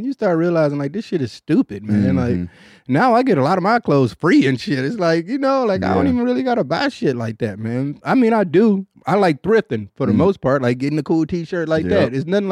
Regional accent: Detroit, Michigan, United States; now in Texas, United States; I'm from Detroit, you know?

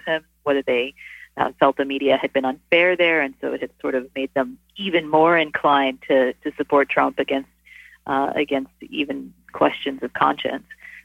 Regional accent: Texas, United States; So I grew up a Methodist in North Texas, where the story is set, and I converted to Catholicism later on when I was in divinity school, actually.

